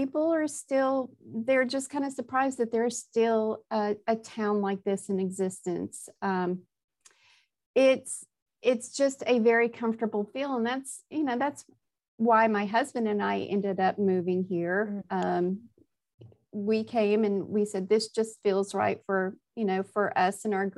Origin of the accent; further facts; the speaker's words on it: Nashville, Tennessee, United States; Well, I was not born and raised here. And that has helped me just truly appreciate, the produce that we were talking about. I grew up, I grew up in Nashville, Tennessee.